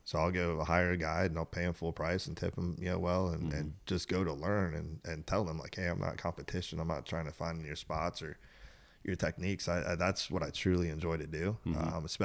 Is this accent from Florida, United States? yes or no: yes; Tierra Verde, Florida, United States; You know, I was born and raised on Tierra Verde.